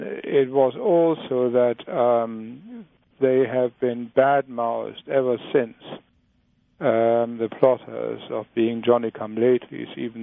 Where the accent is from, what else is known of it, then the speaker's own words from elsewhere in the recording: Germany; the mayor of my hometown, although he was against actually killing Hitler, was Goerdeler, but he would have become Chancellor of Germany.